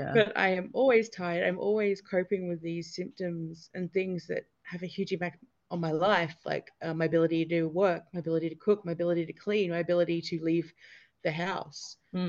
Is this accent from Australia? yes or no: yes; Australia; I worked with a lot of people from my hometown in the Black Summer bushfires.